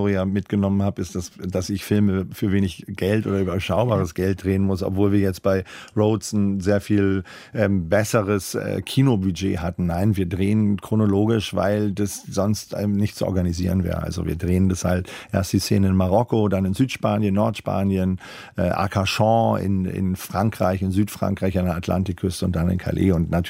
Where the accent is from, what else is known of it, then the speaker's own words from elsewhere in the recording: Northern Germany, Germany; ich bin ja Norddeutscher